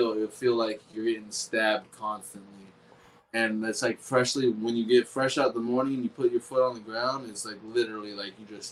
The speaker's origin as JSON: {"language": "English", "region": "Florida", "country": "United States", "said": "I'm from Florida. I'm from Deep Side. So if y'all from Florida, you know where that."}